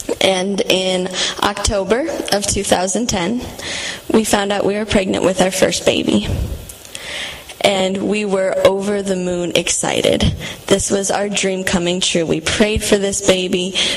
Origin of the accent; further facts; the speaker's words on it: Wisconsin, United States; I was born and raised in Wisconsin, and I had the privilege of growing up in a Christian home